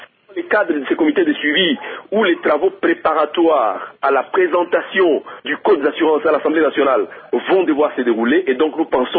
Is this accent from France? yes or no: no; DR Congo; ici chez nous en République démocratique du Congo